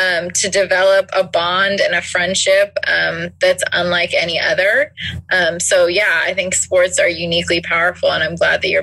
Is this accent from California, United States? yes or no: yes; Oakland, California, United States; I'm from the Bay Area, and grew up in Oakland, you know, very close to Cal.